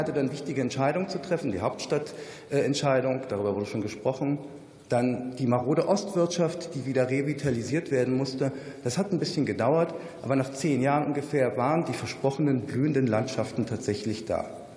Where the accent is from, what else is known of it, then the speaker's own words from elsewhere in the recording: Berlin, Germany; Ich komme aus Berlin.